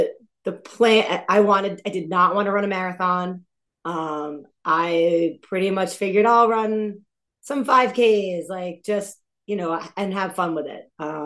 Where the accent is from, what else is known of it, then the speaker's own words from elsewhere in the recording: New Jersey, United States; I'm from New Jersey. I've lived here since I was four.